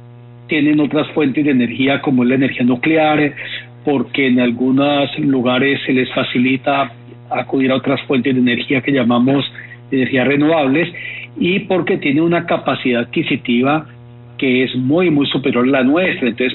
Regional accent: Colombia; Entonces la pregunta que debemos hacernos como colombianos es si, contando con este recurso en el subsuelo

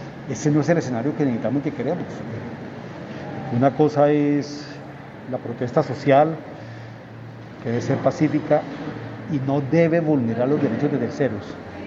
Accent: Colombia; terminamos siendo todos los colombianos los perjudicados.

